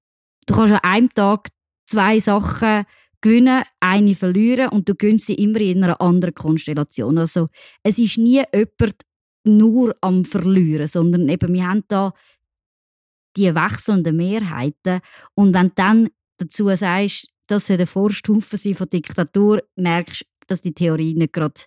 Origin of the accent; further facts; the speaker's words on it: Switzerland; wir als Schweizer würden vertreten